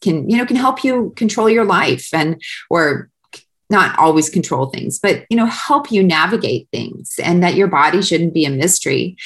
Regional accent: Winnipeg, Manitoba, Canada; I'm from Winnipeg.

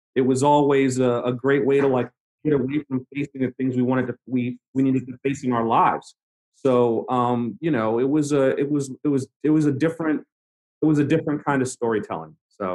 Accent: Brooklyn, New York, United States; also born or lived in North Carolina; When I was young, growing up in Brooklyn during summers, I would always get sent down to North Carolina for the summer when I was really young.

